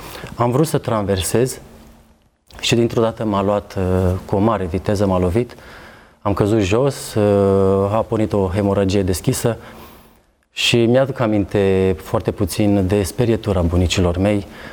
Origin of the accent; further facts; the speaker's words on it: Bucharest, Romania; eu am copilărit la București, aici m-am născut